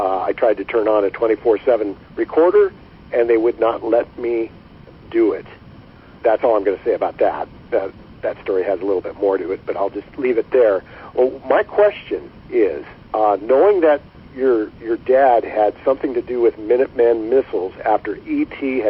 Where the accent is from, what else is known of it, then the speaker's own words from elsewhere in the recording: Raymond, Washington, United States; I'm a local from Raymond, Washington